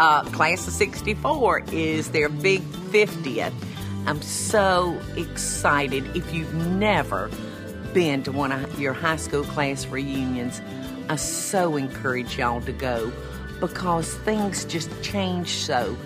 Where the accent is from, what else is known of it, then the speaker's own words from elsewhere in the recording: Albany, United States; y'all, I went to Albany, my hometown, to visit with Bubbles, Susan Green, and of course, naturally, my Aunt Peggy.